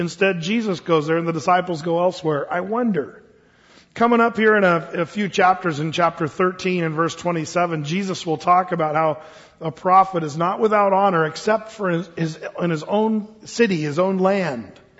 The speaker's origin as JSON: {"language": "English", "region": "Oregon", "country": "United States", "tie": "born or raised there", "said": "You know, when I grew up in Southern Oregon, I was a part of a church down there"}